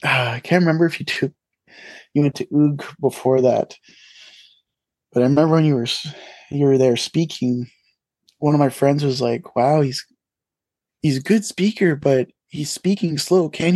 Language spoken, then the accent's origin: English; Nipissing, Ontario, Canada; I'm from Nipissing, I live in Nipissing, Nipissing band member.